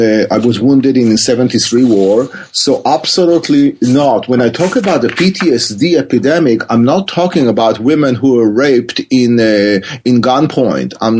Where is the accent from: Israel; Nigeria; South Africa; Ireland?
Israel; also born or lived in Africa / Europe; now in California, United States; I grew up in Israel. This is where my accent is from. And I spent work and lived in Africa, in Europe, and ended up here in California.